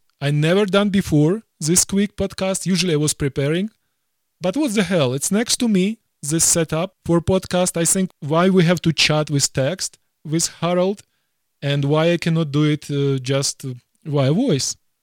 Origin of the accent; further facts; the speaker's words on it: Ukraine; accent: Ukrainian; English is a second language; I still have the Ukrainian accent, right?